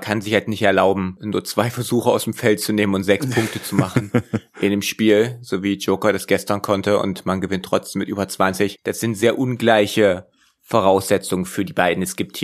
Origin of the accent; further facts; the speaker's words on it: Dessau, Saxony-Anhalt, Germany; hier aus meiner Heimatstadt Dessau.